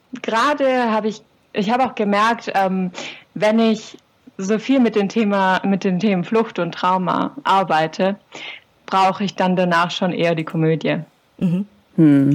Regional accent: Baden-Württemberg, Germany; ich komme auch aus der Gegend von Tübingen. Also ich bin aufgewachsen auf der Schwäbischen Alb, ist nicht so weit weg

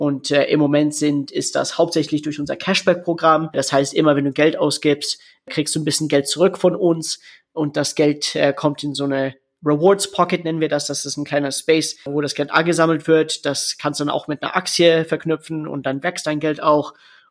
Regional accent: Canada; now in Germany; Und davor habe ich in Kanada gelebt. Ich bin in Kanada aufgewachsen, obwohl ich in Deutschland geboren bin.

